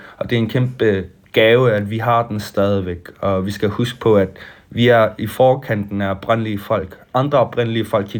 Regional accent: Greenland; Fordi vi er opvokset her i Grønland med, at ikke at vide en skid om os selv.

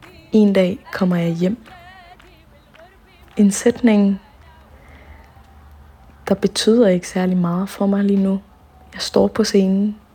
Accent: Syria; palæstinenser og født og opvokset i Syrien. Så vi har sådan set to hjemlande, der hører til.

